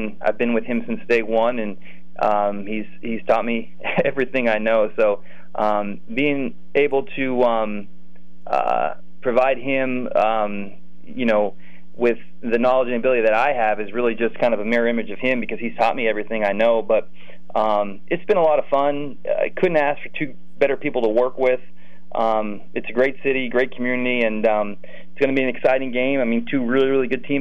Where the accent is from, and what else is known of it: Mount Carmel, Pennsylvania, United States; born or raised there